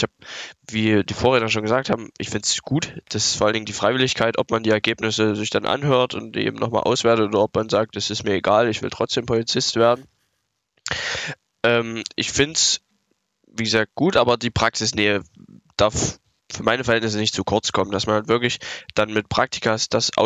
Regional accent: Thuringia, Germany; Ich glaube, wir haben das bei uns in Thüringen oft besprochen

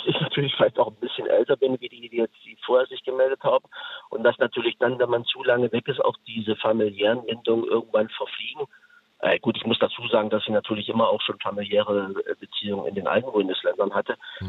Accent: Saxony, Germany; born there; Also ich bin gebürtig auch aus Sachsen, aber wohne jetzt in Niedersachsen, bin kein Rückkehrer.

